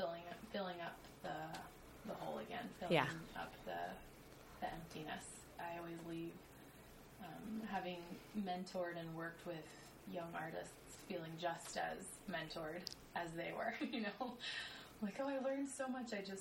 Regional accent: New Orleans, Louisiana, United States; now in New York, United States; I'm from New Orleans.

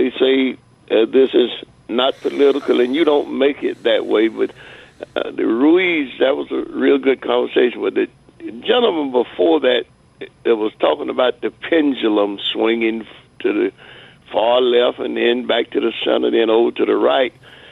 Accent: South Carolina, United States; You've heard me say I grew up in South Carolina.

